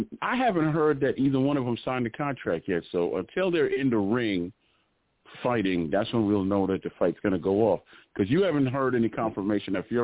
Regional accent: Jamaica; I'm Jamaican. Yard man, yes.

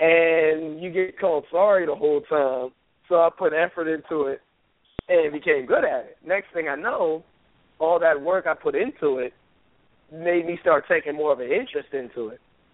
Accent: Largo, Maryland, United States; now in Norfolk, United States; I'm from Largo, Maryland. I actually currently am residing in Norfolk.

